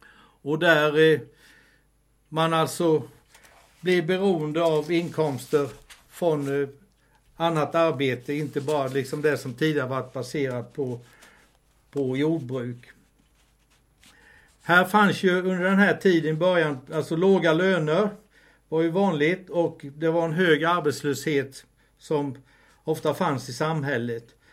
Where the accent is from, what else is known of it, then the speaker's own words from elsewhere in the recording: Dala-Järna, Dalarna County, Sweden; Dala-Järna-trakten, som även är min hemtrakt. Min mamma var nämligen född upp i Skålö i Dala-Järna, så jag är halvmas.